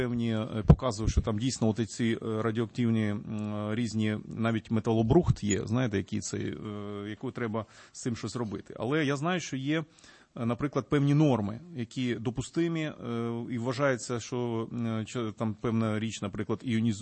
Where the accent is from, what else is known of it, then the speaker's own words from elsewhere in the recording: Dniprodzerzhynsk, Dnipropetrovsk Oblast, Ukraine; Я народився і виріс в місті Дніпродзержинську